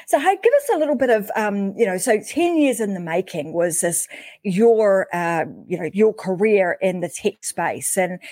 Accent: New Zealand; I've been over in my home country, New Zealand

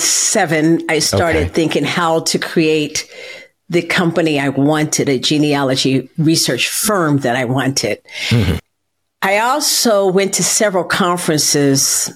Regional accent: Kansas, United States; I'm from Central Kansas. My family's from Central Kansas, six generations.

